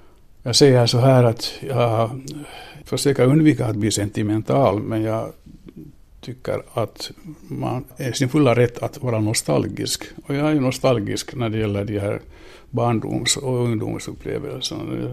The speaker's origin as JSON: {"language": "Swedish", "town": "Vaasa", "region": "Ostrobothnia", "country": "Finland", "tie": "born or raised there", "moved": "as an adult", "lives_now": "Helsinki, Finland", "said": "Men jag upplever fortfarande efter alla dessa år att Vasa är min hemstad. Jag är österbottning och de här rändarna går ju inte ur."}